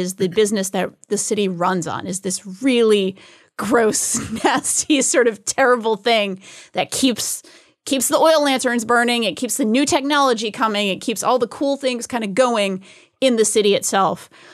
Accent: New England, United States; Growing up in New England, I used to go to whaling museum.

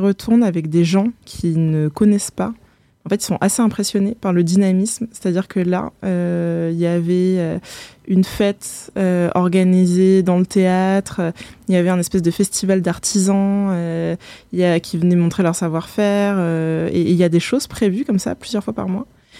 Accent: Saint-Céré, Occitanie, France; j'en ai profité pour retourner dans le sud de la France, là d'où je viens, et ça s'appelle Saint-Céré, une petite ville du Lot.

